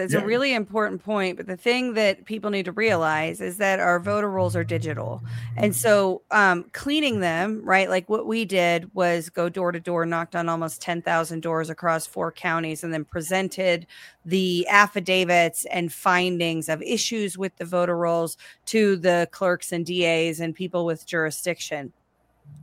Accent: Atlanta, Georgia, United States; I grew up in Atlanta.

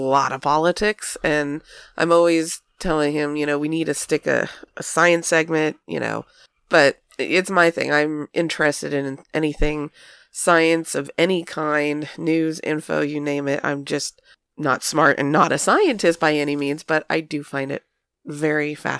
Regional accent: Florida, United States; Well, you know, growing up in Florida and having, you know, a family member who worked at his house

